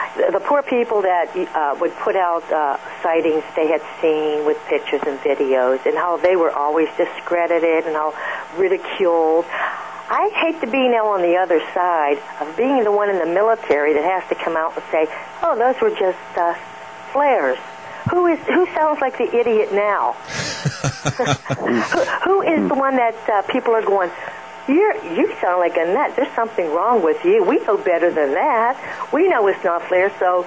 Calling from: California, United States; I'm calling from California.

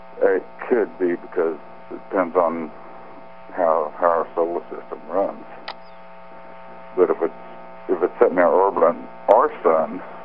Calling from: Kansas City, United States; from Kansas City.

